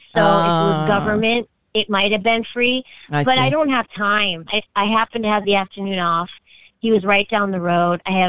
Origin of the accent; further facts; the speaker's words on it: Ohio, United States; And I'm from Ohio.